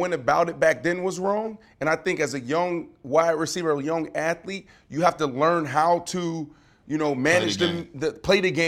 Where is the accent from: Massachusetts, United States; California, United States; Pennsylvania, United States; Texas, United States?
Pennsylvania, United States; Pittsburgh; When they start playing bad, I'm from Pittsburgh. I'm riding with y'all.